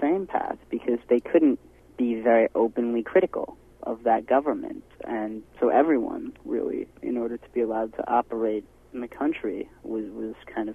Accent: United States; And I'm American. I speak American English

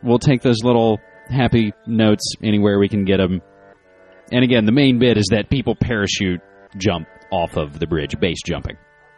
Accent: Fayetteville, West Virginia, United States; not only my home state, but my very hometown of Fayetteville, West Virginia.

